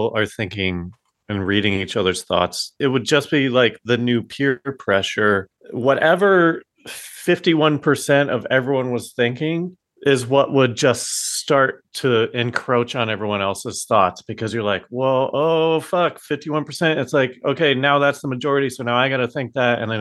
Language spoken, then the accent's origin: English; Colorado, United States; now in Los Angeles, United States; here's the thing, I'm from Colorado. My parents are Republican and getting more so. I moved to LA, was introduced to a new environment